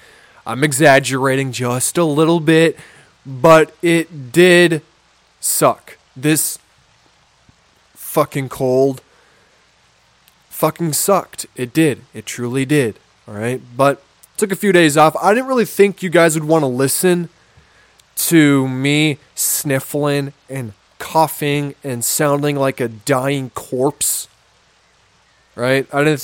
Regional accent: Minnesota, United States; accent: Minnesotan; My Minnesotan accent just came out real bad there for a second.

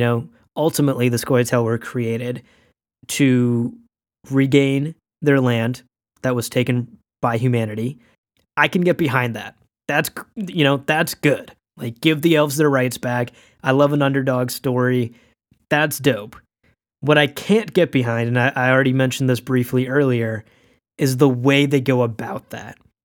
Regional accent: Pakistan; born there; I was born in Pakistan

